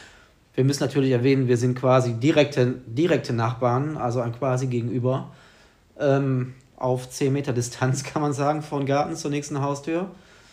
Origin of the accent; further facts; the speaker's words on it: North Rhine-Westphalia, Germany; Wir kommen beide aus dem Raum Aachen.